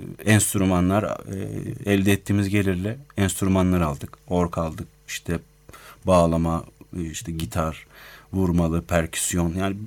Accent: Ankara, Turkey; tekrar Ankara'ya doğup büyüdüğüm yere döndüm.

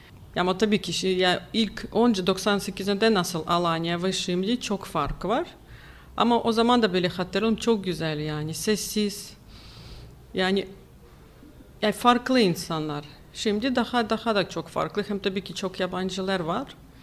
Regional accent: Ukraine; Turkish is a second language; now in Turkey; Ya ben Ukraynalıyım. Ukrayna'dan buraya geldim.

